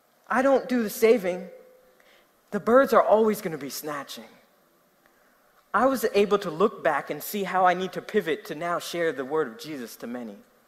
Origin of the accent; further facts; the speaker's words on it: New Jersey, United States; is English my second language? I'm from Jersey, what are you talking about?